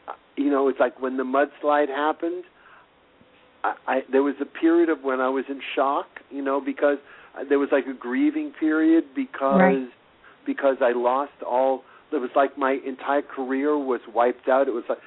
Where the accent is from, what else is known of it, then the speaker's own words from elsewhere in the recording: Boston, Massachusetts, United States; moved away as an adult; now in New York, United States; When I was raised in Boston, but I moved. I say when I graduated college, I threw my cap in the ground on the air. By the time it hit the ground, I was living in New York.